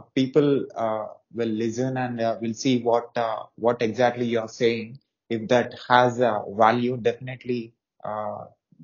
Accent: India; I'm from India.

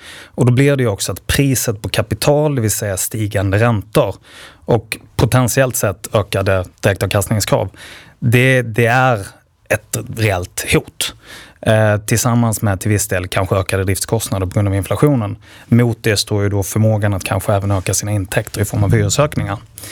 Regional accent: Skåne, Sweden; jag är ju skåning i grunden. Och när man väl har lämnat Skåne så vill man ha en storstad

